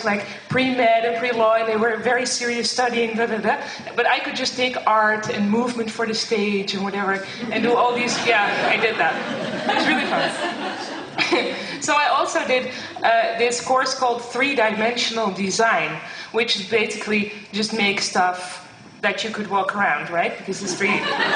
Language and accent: English; Netherlands; English is a second language; I'm from the Netherlands, so my English is not so good, but I'll try to tell it in English anyway. right now I'm 34